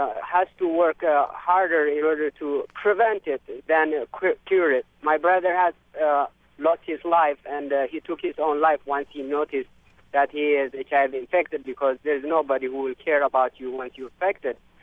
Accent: Ethiopia; English is a second language; moved away as an adult; now in Concord, United States; I came from Africa, and I lived in Ethiopia throughout my life until 1991 and went to college.

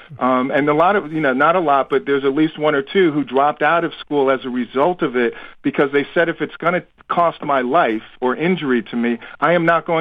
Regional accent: New York, United States; I'm from New York, so I was far removed from it

